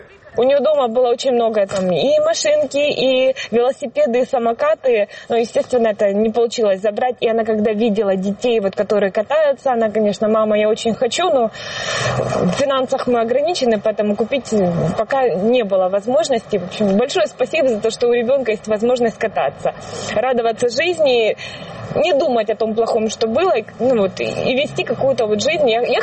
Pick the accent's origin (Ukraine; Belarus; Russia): Ukraine; Kharkiv, Kharkiv Oblast; now in Riga, Latvia; Мы приехали из Харькова. Мы неделю сидели в подвале, а когда полетели истребители, мы решили выезжать, потому что стало очень опасно.